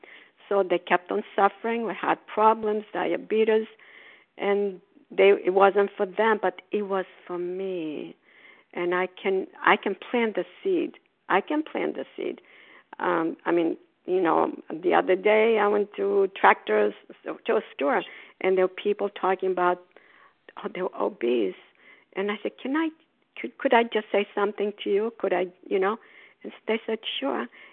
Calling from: Port Charlotte, Florida, United States; We are snowbirds, so I'm calling from Port Charlotte, Florida, and we'll be back to Massachusetts in next week.

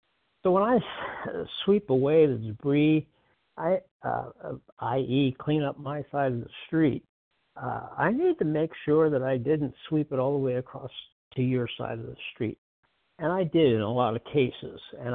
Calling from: North Carolina, United States; recovered compulsive eater from North Carolina.

